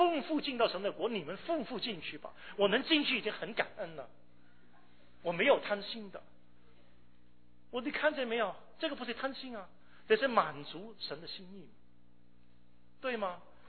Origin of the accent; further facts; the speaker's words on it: Hong Kong; moved away; 我从香港移民过来，1973年过来的时候坐飞机过来